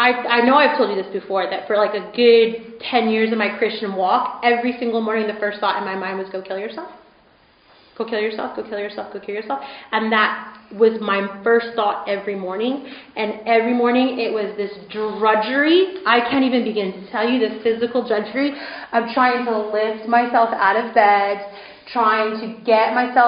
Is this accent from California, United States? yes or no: yes; California, United States; now in Scotland, United Kingdom; I said, I'm from California, but I live in Scotland.